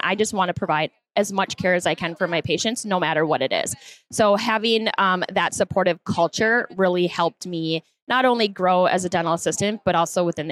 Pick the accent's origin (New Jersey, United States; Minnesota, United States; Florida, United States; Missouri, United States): Minnesota, United States; Rockford; And I grew up in Rockford, Minnesota. So like I said, 1.5 miles down the road.